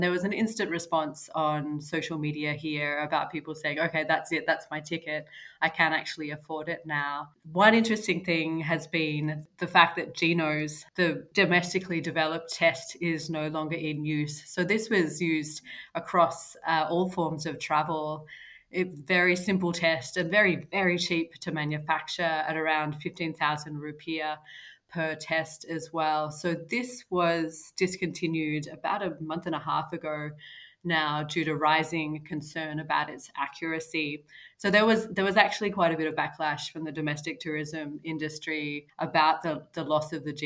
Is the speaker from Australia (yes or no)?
yes; Australia; As an Australian